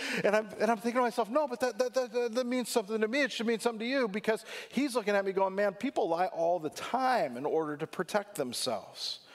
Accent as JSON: {"language": "English", "region": "California", "country": "United States", "said": "I'm from California and we do things differently there"}